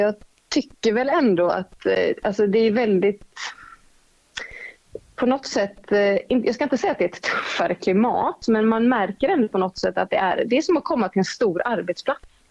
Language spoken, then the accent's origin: Swedish; Gothenburg, Västra Götaland County, Sweden; jag spelade mycket för att jag var från Göteborg